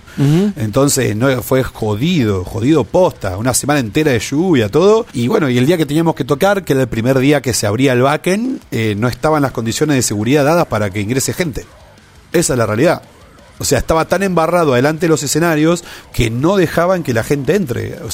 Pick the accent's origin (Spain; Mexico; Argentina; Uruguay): Argentina; somos argentinos